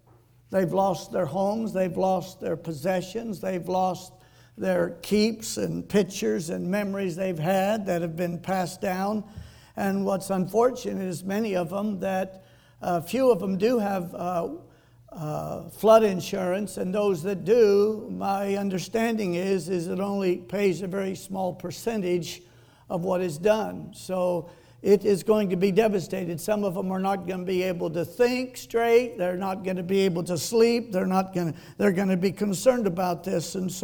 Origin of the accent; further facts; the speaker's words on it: Ventura, California, United States; I was just shocked to find out how much that little house sold for that I grew up in Ventura.